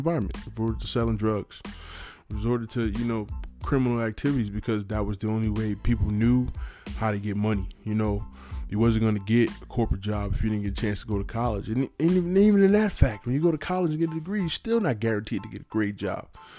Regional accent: New York City, New York, United States; I'm from New York City, so you know, you don't really pay attention to a lot of the things that's going on around you.

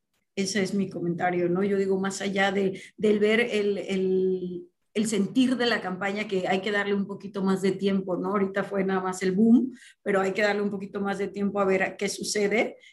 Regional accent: Mexico; Que nos afecta a todos como mexicanos

